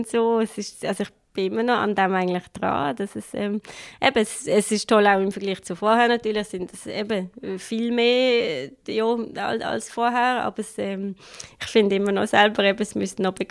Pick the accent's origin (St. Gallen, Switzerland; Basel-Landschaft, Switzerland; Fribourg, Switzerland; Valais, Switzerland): Basel-Landschaft, Switzerland; Buckten; dass ich aufgewachsen bin im Oberbasel, Biet, in Buchten.